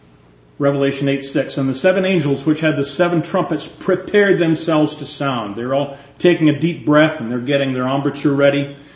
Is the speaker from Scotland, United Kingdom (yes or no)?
yes; Greenock, Scotland, United Kingdom; born there; I was born in Scotland. We lived in Scotland.